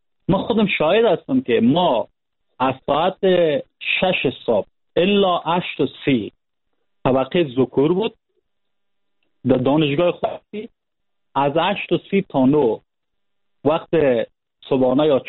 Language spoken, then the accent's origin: Persian; Panjshir, Afghanistan; ما خودم از پنجشیر هستم